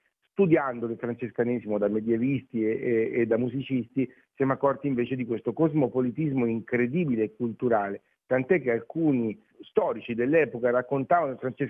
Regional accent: Assisi, Umbria, Italy; Noi veniamo da Assisi, il gruppo è nato da Assisi, siamo cresciuti ad Assisi anche musicalmente

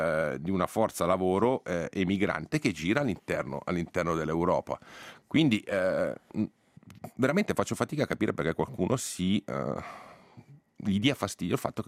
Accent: Ticino, Switzerland; io come ticinese

